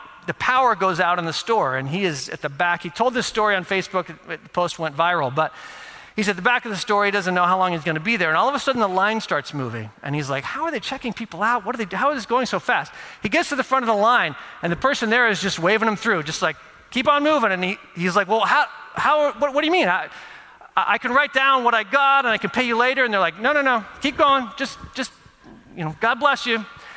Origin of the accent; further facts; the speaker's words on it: Texas, United States; I think about a grocery store in my home state of Texas called HEB